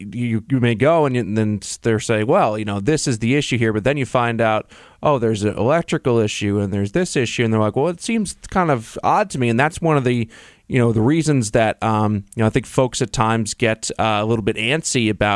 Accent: New York, United States; particularly in New York, I'm from New York, for those of you who don't know.

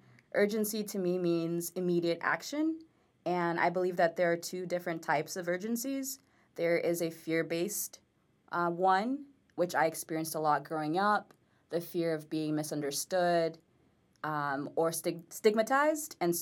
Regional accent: Miami, Florida, United States; Oh, and growing up in Miami.

